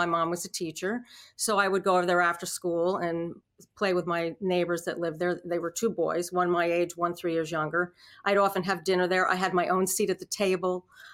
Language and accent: English; Peekskill, New York, United States; So I loved the area. It's the Hudson River Valley in the lower Adirondack Catskill Mountains.